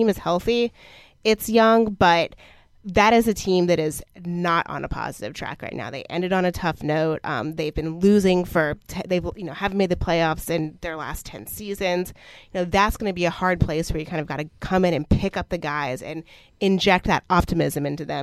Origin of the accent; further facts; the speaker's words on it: Tampa, Florida, United States; I grew up in Tampa Bay.